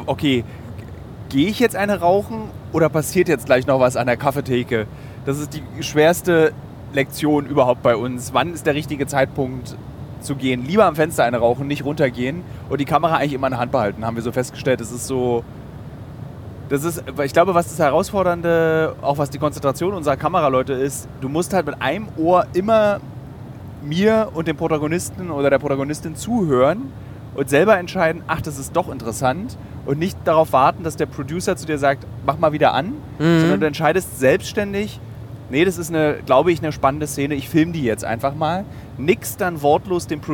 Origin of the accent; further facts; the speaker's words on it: Berlin, Germany; Als Berliner kenne ich die Geschichte